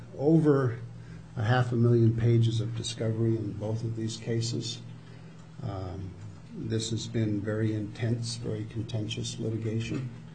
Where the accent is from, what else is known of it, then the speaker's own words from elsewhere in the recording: Skagway, Alaska, United States; I'm here as a resident of Alaska. I grew up in Skagway. I've been an Alaskan my whole life.